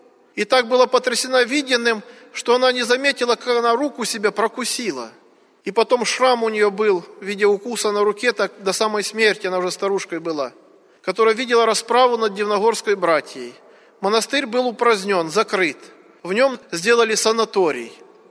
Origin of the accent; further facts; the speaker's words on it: Voronezh Oblast, Russia; born there; эта икона находилась в обители возле моего села, откуда я родом.